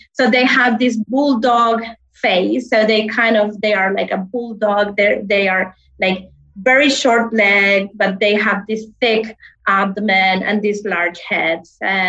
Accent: Chile; now in Caribbean; Because I'm coming from Chile, right? So I was raised and lived there for many years. Then I left to the US for a while, Germany, and then back to Chile. And now I live in the Caribbean.

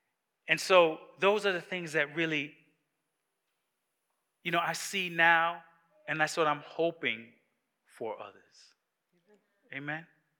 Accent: Jamaica; also born or lived in New York; now in United States; She's from Trinidad, and I'm from Jamaica, right? We came from the islands, lived in New York for many years, and then came down to Georgia.

